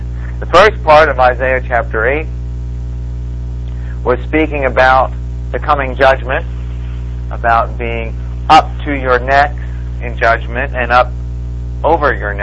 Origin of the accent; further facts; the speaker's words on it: New Jersey, United States; I grew up in New Jersey